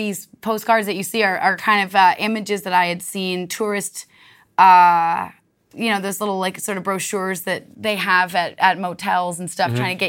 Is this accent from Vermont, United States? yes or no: yes; Waitsfield, Vermont, United States; we bought this farm in Vermont where I grew up. That's my hometown in Waitsfield, Vermont.